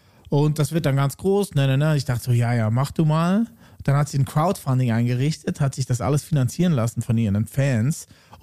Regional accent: Lucerne, Switzerland; Meine Heimatstadt.

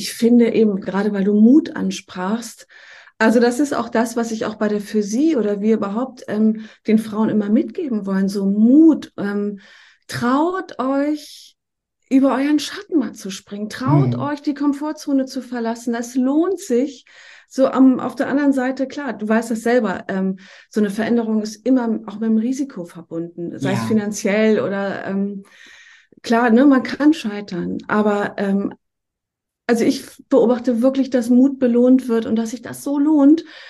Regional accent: Schleswig-Holstein, Germany; Ja, das ist meine Heimat tatsächlich. Mhm. Also ich bin, also die Schlei ist so ein Ostseearm, wie ein Fjord, so könnte man das vergleichen. So ganz grobe Richtung zwischen Flensburg und Schleswig. Das sind vielleicht Städte, die man kennt. Mhm. Und genau, da bin ich aufgewachsen.

